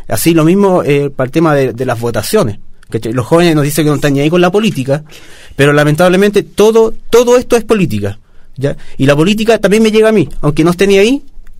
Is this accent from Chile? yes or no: yes; Chile; Con eso nos va a cambiar la mentalidad que tenemos como chilenos.